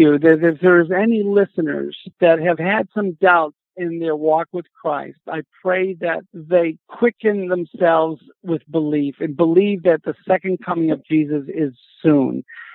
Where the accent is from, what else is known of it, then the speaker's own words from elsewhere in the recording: United States; I mean, I am an American through and through.